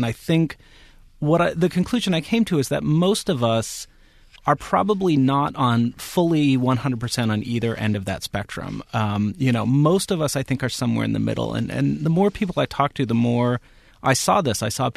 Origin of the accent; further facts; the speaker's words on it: San Jose, California, United States; I grew up in San Jose, California. I grew up near the Winchester Mystery House